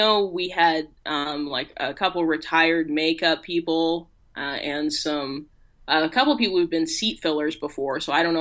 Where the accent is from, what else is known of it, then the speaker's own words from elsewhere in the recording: Wisconsin, United States; I mean, the only thing is, and understand, I'm coming from Wisconsin, where our main food groups are beer, brats, and cheese.